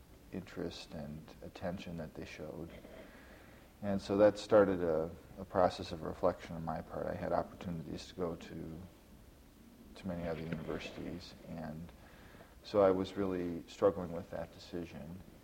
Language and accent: English; Williamsville, New York, United States; also born or lived in Buffalo; I was born in Buffalo, New York, and raised in a small town outside Buffalo called Williamsville, New York. And I attended Williamsville South High School.